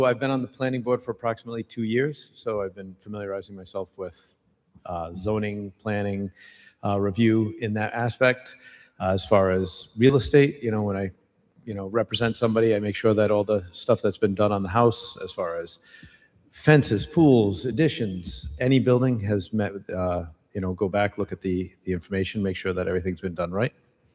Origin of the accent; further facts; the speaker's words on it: Warwick, Rhode Island, United States; I was born and raised in Warwick. Moved away for college, and then when we got married, my wife got a job in Rhode Island, which brought me back. Since 1998, 99, we've been back here. Moved around a lot, mostly in Warwick.